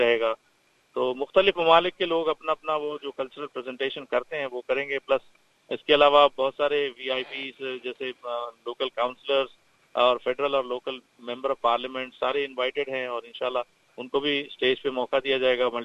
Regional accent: Hyderabad, Telangana, India; now in Australia; میں انڈیا سے حیدرآباد سے تعلق رکھتا ہوں اور میں یہاں سے آسٹریلیا میں تقریباً 20 سال ہو گئے مجھے۔

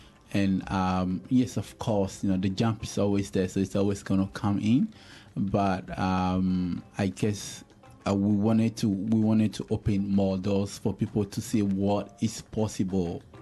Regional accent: Ghana; we growing up in Ghana, music and dance are part of everyday life.

